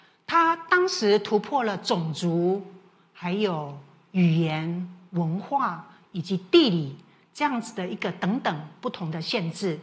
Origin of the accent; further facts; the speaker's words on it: Taiwan; 我们会想要去打，是因为我们从台湾来的。